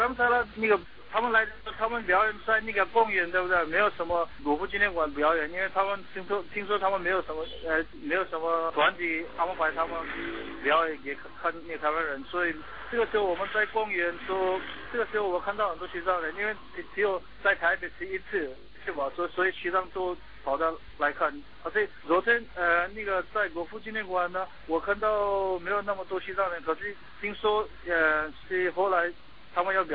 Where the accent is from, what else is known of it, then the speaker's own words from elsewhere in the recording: Himachal Pradesh, India; 因为我从小就长大在印度，说比较习惯看他们的表演，说比较说我们那个达拉萨拉那边的表演